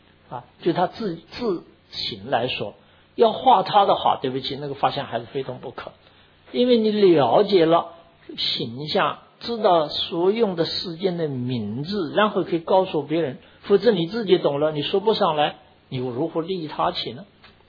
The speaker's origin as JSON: {"language": "Chinese", "country": "China", "said": "现在叫做公词，这是我们中国人用的词。"}